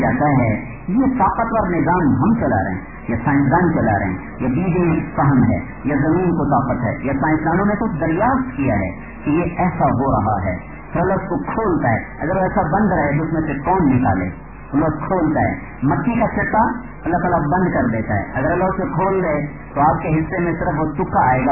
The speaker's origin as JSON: {"language": "Urdu", "town": "Multan", "region": "Punjab", "country": "Pakistan", "said": "میرا ضلع ملتان ہے جو کپاس کا گڑھ ہے۔"}